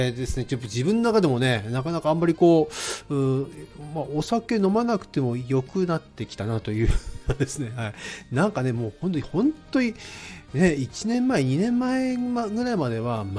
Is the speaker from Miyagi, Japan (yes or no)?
no; Hirosaki, Aomori, Japan; 今日はですね、弘前の地元弘前のね、人間ドックの方、病院の方行ってやってきます。